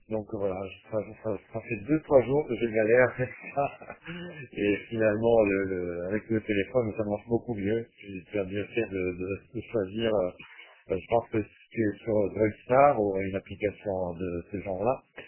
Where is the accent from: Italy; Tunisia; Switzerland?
Italy; French is a second language; now in France; Je suis italien, donc mais bon, en France depuis 25 ans.